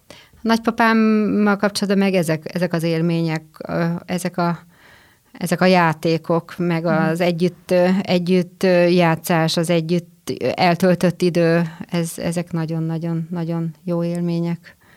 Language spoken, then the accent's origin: Hungarian; Székesfehérvár, Fejér, Hungary; born there; Székesfehérváron születtem, nagyon régen, 1960-ban.